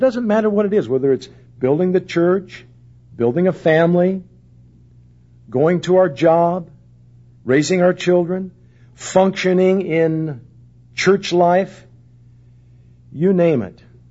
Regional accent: Indianapolis, Indiana, United States; born there; now in Vista, United States; It doesn't matter whether I'm in Indianapolis, Indiana, where I was born in Adam's family

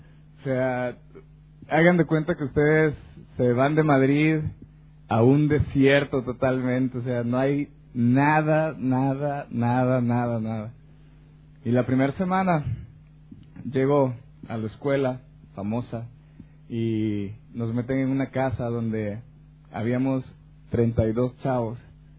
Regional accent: El Salvador; moved away; also born or lived in Mexico; un paisano por aquí de El Salvador. ¿Quién diría que uno se encuentra aquí con gente? ¿Tú también sos de El Salvador?

